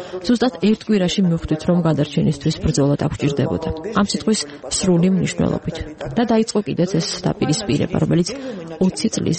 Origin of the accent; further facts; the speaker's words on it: South Ossetia, Georgia; Давибаде 1952 წელს ქალაქ ცხინვალში. მაშინ ეს იყო სამხრეთ ოსეთის ავტონომიური ოლქი, საქართველოს საბჭოთა სოციალისტური რესპუბლიკის შემადგენლობაში.